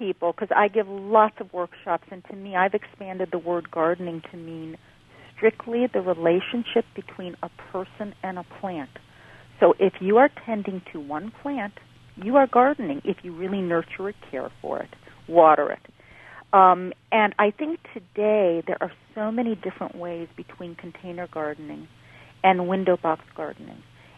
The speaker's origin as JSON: {"language": "English", "town": "Dallas", "region": "Texas", "country": "United States", "tie": "born or raised there", "also_born_or_lived": "Cleveland / Rochester", "said": "I was born in Cleveland and raised in Dallas, Texas, but my real childhood I consider being in Rochester, New York."}